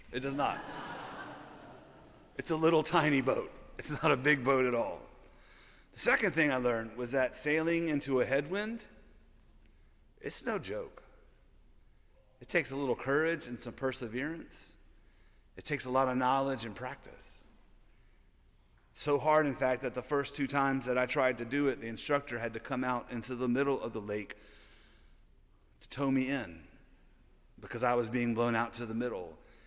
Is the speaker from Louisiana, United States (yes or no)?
yes; Louisiana, United States; Many of you all know that I'm from Louisiana, and so in early September 2005, after Katrina had devastated the places that I loved on August 29, 2005, I went home